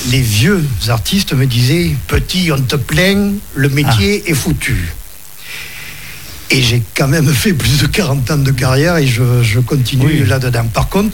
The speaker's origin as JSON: {"language": "French", "town": "Marseille", "region": "Provence-Alpes-Côte d'Azur", "country": "France", "said": "en tant que Marseillais"}